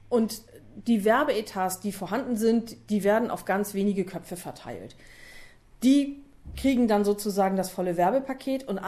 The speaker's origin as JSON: {"language": "German", "region": "Hamburg", "country": "Germany", "tie": "born there", "said": "Ich bin ja gebürtige Hamburgerin."}